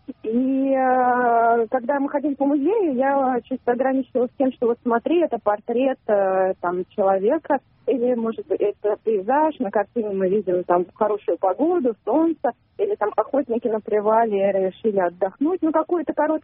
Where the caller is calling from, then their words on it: Moscow, Russia; Я звоню из Москвы